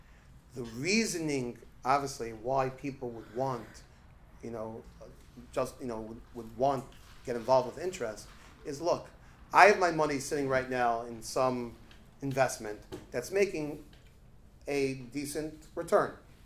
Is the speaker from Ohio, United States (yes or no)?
no; Brooklyn, New York, United States; I grew up in Brooklyn, you know. I could have used worse words.